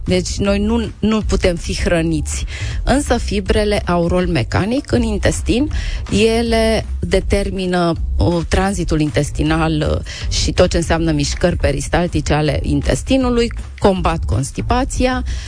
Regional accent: Romania; mai ales că suntem români

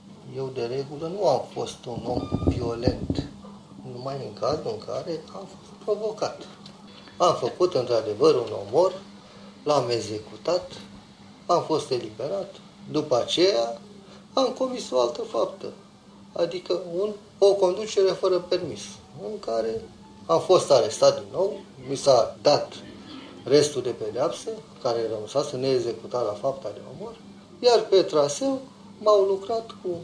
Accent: Romania; Dacă pot, voi uita că sunt român.

